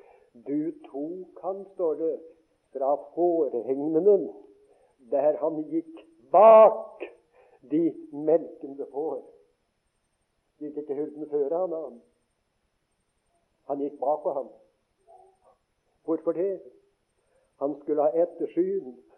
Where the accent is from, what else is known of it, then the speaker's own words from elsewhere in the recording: Eastern Norway, Norway; Jeg er fra Østlandets store skoger